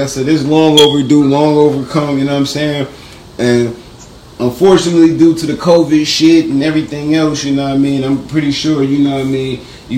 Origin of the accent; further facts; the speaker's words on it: New York, United States; Oh man, oh man, I'm from Delavan, NYO.